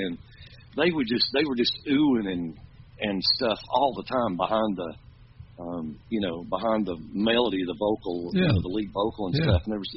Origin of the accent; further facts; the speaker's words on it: North Carolina, United States; We're all from Haywood County, North Carolina, in the Western Mountains here, the Smoky Mountains, and Haywood County's got 4 towns in it.